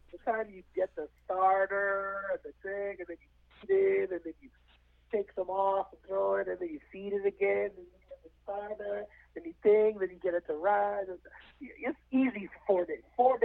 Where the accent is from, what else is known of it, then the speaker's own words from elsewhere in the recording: Edmonton, Alberta, Canada; my dad used to throw, like, barbecues all the time at our house growing up in Edmonton